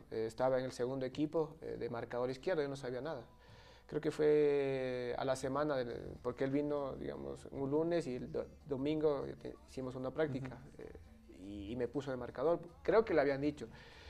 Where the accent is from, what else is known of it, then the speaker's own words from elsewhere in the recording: Pichincha, Ecuador; Bueno, no nací, yo viví porque yo antes, como cuando yo nací, vivía en el sur. Y después ya mi papi pudo conseguir su casa y nos fuimos a Carcelén.